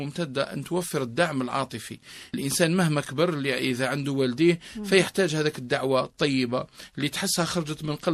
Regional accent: Algeria; وهذا موجود يعني في بعض المجتمعات عندنا في الجزائر هي نماذج وقدوة في هذا المجال

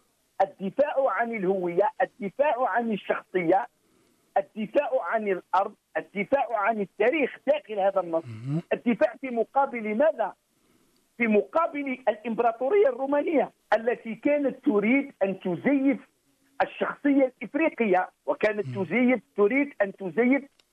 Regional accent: Algeria; هذه مسألة الأبولوجيا هي مسألة فنية وجمالية أصيلة داخل وعينا كجزائريين

